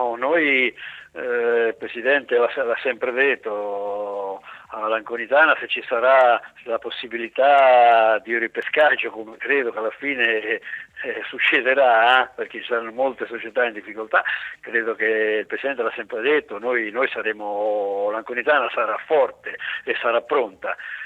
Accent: Porto Recanati, Marche, Italy; quando io ho cominciato a giocare nei dilettanti nel mio paese a Porto Recanati, giocavo gratis.

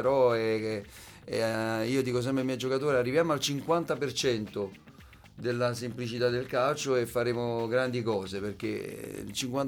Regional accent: Naples, Campania, Italy; Mi manca, che diciamo, a parte la famiglia, ma mi manca comunque la città. È impossibile che non manchi Napoli

